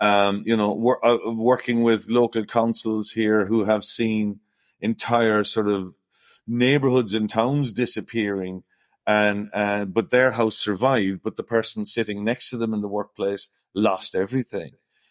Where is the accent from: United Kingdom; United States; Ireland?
Ireland; now in Australia; I came to Australia 35 or more years ago, and from my accent, you could probably guess St. Patrick's Day used to be the biggest day of my year.